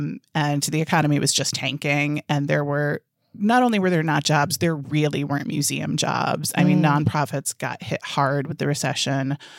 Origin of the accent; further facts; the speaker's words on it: Michigan, United States; So I grew up in Southern Michigan and went to Michigan State University